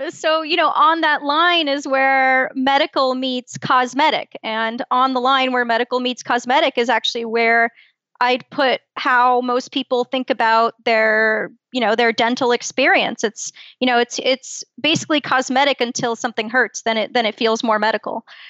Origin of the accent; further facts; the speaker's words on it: Brooklyn, New York, United States; also born or lived in Poland; And I grew up in Brooklyn. I was born in Poland. I come from a very medical family.